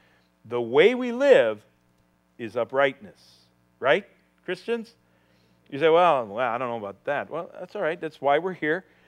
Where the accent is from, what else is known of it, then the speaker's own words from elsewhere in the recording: United States; and I'm an American. And as an American, we Americans have forgotten the God who has shed his grace upon us